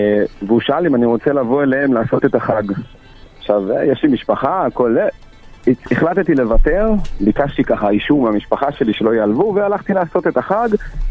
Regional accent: Holon, Tel Aviv District, Israel; אני בגדול מחולון

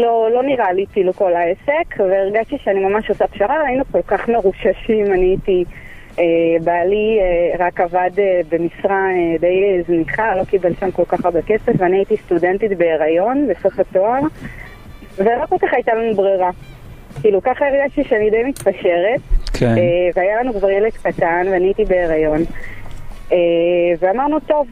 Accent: North, Israel; אני ככה גדלתי במושב בצפון הארץ, חור די נידח, ותמיד רציתי לצאת ממנו.

